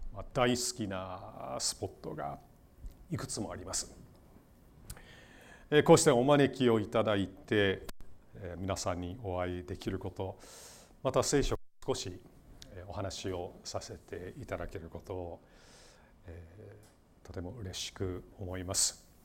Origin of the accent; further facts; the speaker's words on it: Wisconsin, United States; Japanese is a second language; now in Japan; ウィスコンシン州という州があって私はそこの出身なんです。